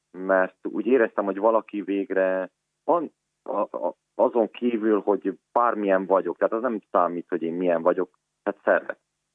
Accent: Ciumani, Harghita, Romania; also born or lived in Gheorgheni; 1978. decemberében születtem Gyergyószent Miklóson. 9 hónapos koromban a szüleim elváltak, így egy Gyergyócsoma falvára költözött a család egyik része, és a nagyszüleimnél nevelkedtem. Gyergyócsoma falván ott végeztem az általános iskolát és az 5-8-at is.

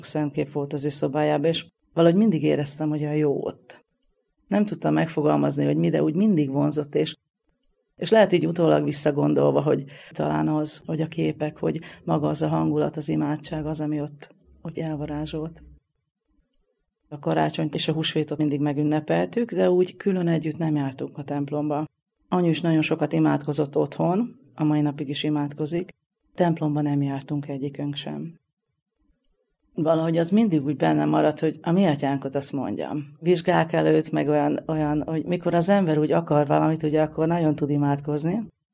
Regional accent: Szeged, Csongrád-Csanád, Hungary; Szegedről jöttem, egy kis építőipari cégnél dolgozom, ott vagyok mindenes, pénztáros, árubeszerző, 38 éves vagyok.

